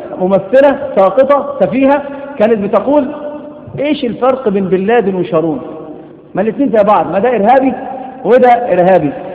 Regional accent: Egypt; كان الرد عليه في مسألة حدثت عندنا في مصر

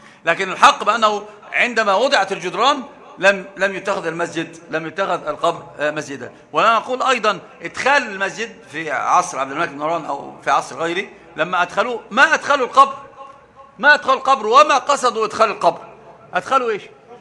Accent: Egypt; عندنا في مصر مثل عجيب وهو محقق البعيد عن العين

